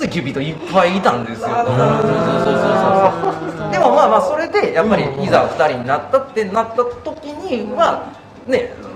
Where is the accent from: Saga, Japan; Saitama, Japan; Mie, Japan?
Mie, Japan; Ise; まあ僕の実家もですね、三重県伊勢市から私出てるんですけども、